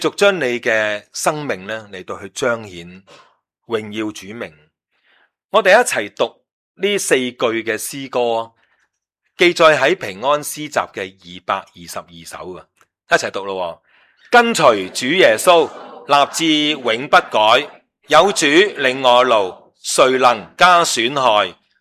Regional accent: China; 你唔会即係我哋中国人成日讲咩行路打倒褪呀嘛。

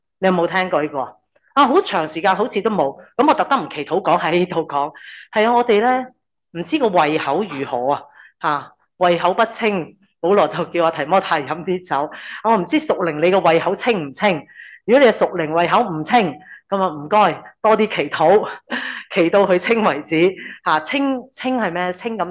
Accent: Hong Kong; 你知唔知我哋香港人咧讲紧嘅饥渴？

